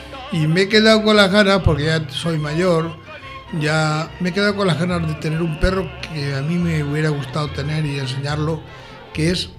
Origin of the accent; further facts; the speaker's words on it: Santa María del Campo Rus, Castilla-La Mancha, Spain; porque soy natural de Santa María del Campo Rus.